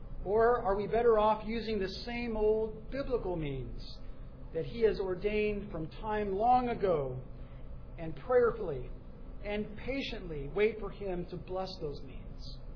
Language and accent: English; United States; as an American living here in America.